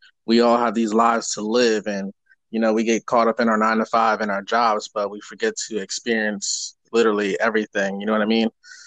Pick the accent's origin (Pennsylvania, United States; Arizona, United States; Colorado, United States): Pennsylvania, United States; Philadelphia; Yeah, and you're from New York and I'm from Philadelphia, and it's like the opposite vibe.